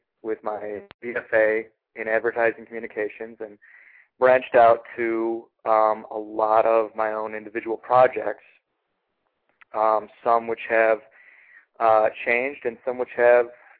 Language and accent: English; Iowa, United States; Well, I have lived 27 years, and I'm originally from Iowa